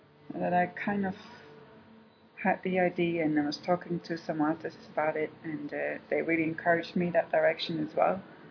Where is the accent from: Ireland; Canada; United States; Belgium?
Belgium; moved away as an adult; now in Hong Kong; Originally I'm from Belgium.